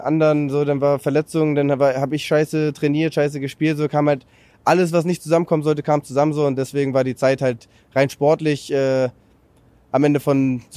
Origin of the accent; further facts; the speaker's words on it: Schleswig-Holstein, Germany; Ich komme aus der Gegend, aus Schleswig-Holstein.